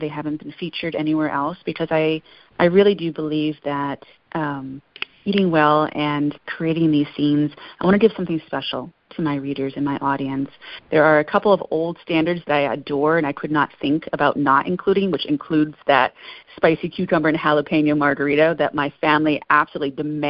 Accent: New England, United States

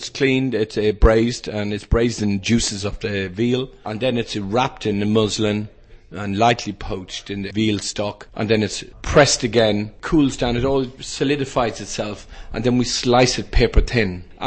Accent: Dublin, Leinster, Ireland; will Dublin be there in a year and a half time? But we'll see. It's going through a very tough time, my hometown, my home country as well.

